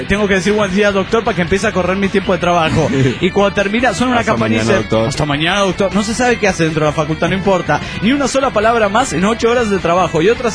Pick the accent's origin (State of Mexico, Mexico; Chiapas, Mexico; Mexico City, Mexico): Mexico City, Mexico; del DF mexicano.